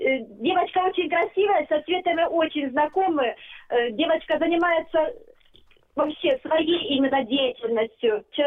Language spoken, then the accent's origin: Russian; Kramatorsk, Donetsk Oblast, Ukraine; я из Краматорска.